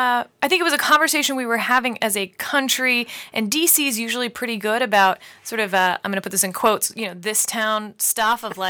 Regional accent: Houston, Texas, United States; now in Washington, United States; I'm a Texan, so.

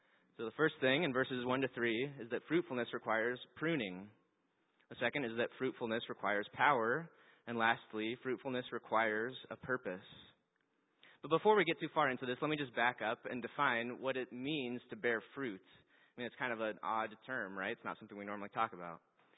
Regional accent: Kansas, United States; So I'm from Kansas, and I didn't grow up thinking about vineyards.

